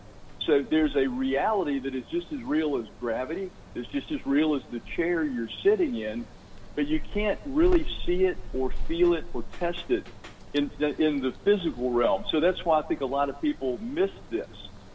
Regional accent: Alabama, United States; And I'm from Alabama, so, you know, grits are big down there.

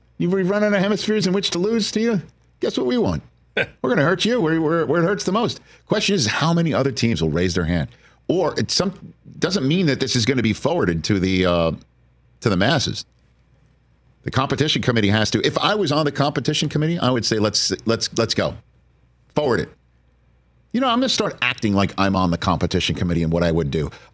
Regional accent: New York, United States; I'm from New York as well.

